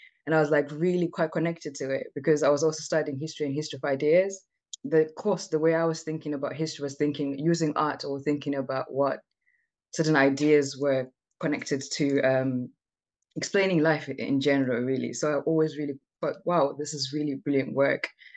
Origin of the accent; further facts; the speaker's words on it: Zimbabwe; especially as an African who was born and raised in Zimbabwe, but who really has very Western views and values due to colonization.